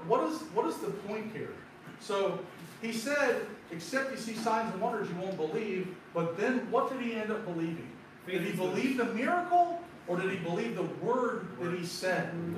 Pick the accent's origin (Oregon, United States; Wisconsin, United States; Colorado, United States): Oregon, United States; Portland; born there; Because, you know, I was raised, born and raised, not raised all the whole time, but I was born in Portland, Oregon.